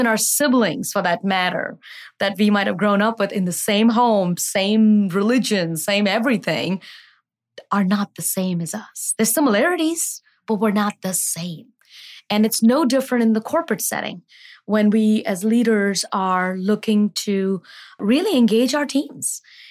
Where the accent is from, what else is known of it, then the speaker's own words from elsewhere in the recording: India; I grew up in India in the 70s.